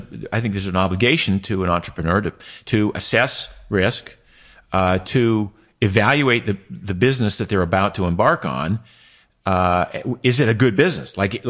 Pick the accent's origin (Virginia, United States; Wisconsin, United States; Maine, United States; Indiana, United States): Maine, United States; As I was a kid growing up in Maine has no beaches.